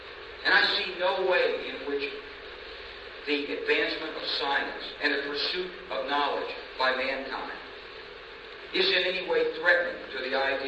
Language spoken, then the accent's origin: English; Arkansas, United States; You know, when I was growing up in Arkansas, everyone read about the Scopes trial in Tennessee in 1924.